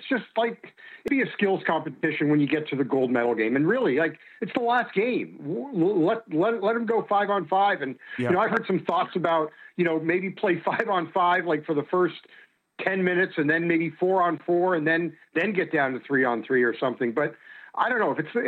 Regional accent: Toronto, Ontario, Canada; also born or lived in Montreal, Canada; now in United States; So I was born in Montreal, raised in Toronto. I grew up a Canadiens fan, but I've lived in the U.S. longer than I lived in Canada.

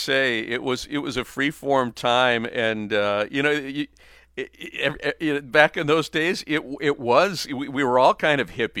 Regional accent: Grand Rapids, Michigan, United States; You know, I missed those days. I grew up in Grand Rapids

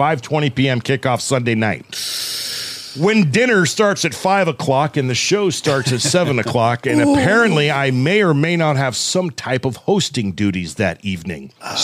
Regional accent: Ireland; I'm Irish, so I'm pretty good at drinking

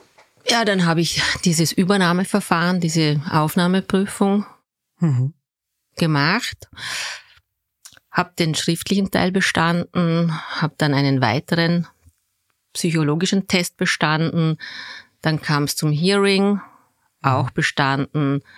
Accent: Vorarlberg, Austria; Na, ich komme aus Vorarlberg.

